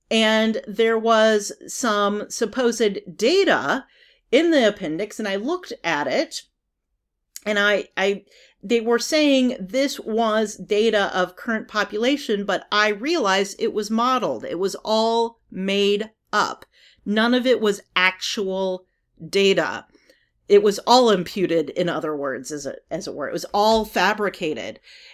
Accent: New York, United States; I'm sure you heard the unspoken word in there, I'm from New York

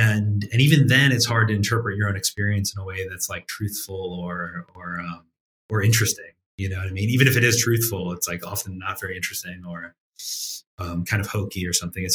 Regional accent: Cleveland, Ohio, United States; I grew up in Cleveland, or a suburb of Cleveland

